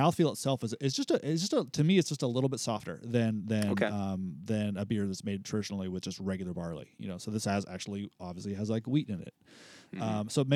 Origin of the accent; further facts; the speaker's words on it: San Luis Obispo, California, United States; because I grew up in the San Luis Obispo area